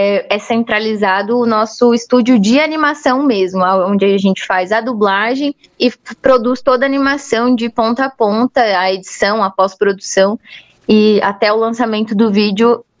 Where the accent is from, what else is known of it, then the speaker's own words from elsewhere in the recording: Curitiba, Paraná, Brazil; accent: Curitiba accent; elas repetem as frases com o nosso sotaque curitibano.